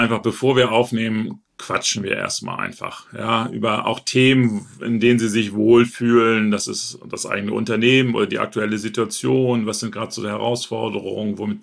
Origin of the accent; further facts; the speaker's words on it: Northern Germany, Germany; ich selber bin auch aus Norddeutschland, ich kenne